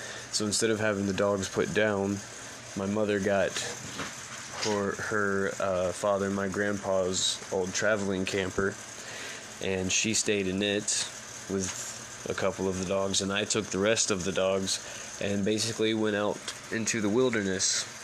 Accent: Florida, United States; she's the only family I have here in Tennessee, and I'm from Florida and don't really associate with the people around here

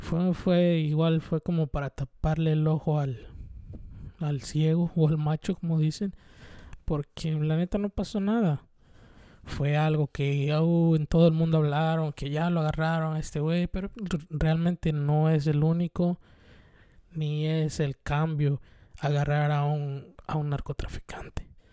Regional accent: Mexico; soy mexicano y este año hay cambio de presidente.

